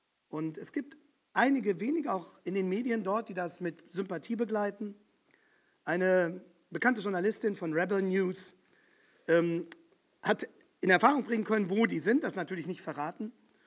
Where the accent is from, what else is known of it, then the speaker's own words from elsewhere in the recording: Germany; moved away as an adult; now in Canada; Und ich bin in Deutschland aufgewachsen, aber seit etwas über 20 Jahren hier